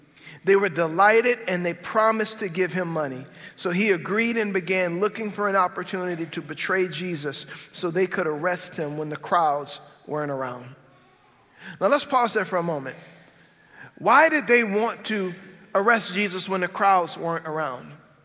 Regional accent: Lafayette, Louisiana, United States; And somehow we got on the topic of where we were from, and I said, I'm from Lafayette.

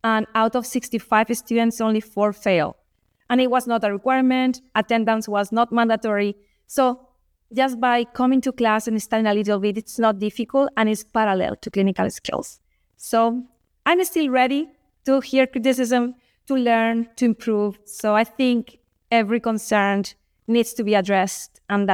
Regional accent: Spain; I am from Spain, which is across the ocean. So my culture, even if I speak Spanish, is totally different from the Mexican, the Colombian.

